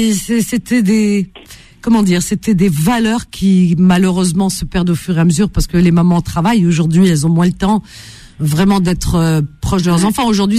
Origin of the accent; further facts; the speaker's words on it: Paris, Île-de-France, France; parce que j'ai grandi à Paris.